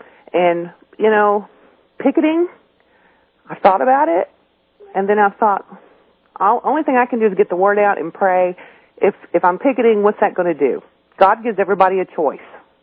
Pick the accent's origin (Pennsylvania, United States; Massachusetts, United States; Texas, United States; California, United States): Texas, United States; Austin; I grew up in Austin